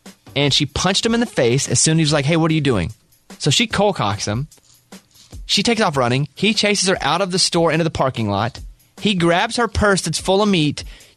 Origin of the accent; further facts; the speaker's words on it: Arkansas, United States; So I grew up in Arkansas. It's home to me.